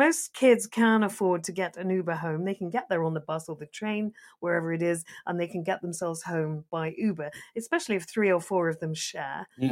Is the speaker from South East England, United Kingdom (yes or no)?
yes; South East England, United Kingdom; I lived in the country. I grew up in Kent.